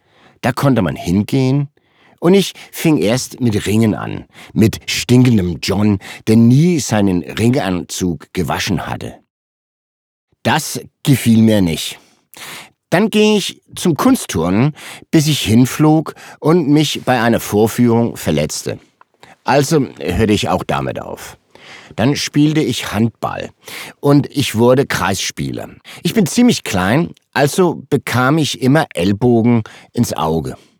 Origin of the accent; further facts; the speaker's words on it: Zealand, Denmark; Selbst auf Falster, wo ich herkomme.